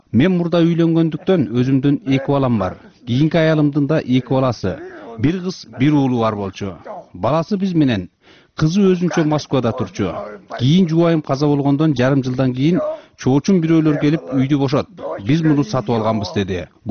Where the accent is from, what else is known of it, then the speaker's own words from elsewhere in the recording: Karakol, Issyk-Kul Region, Kyrgyzstan; Өмүрүм караколдо өттү. Синип калдым бул жерге. Бул мекенимден эч жага кете албайм.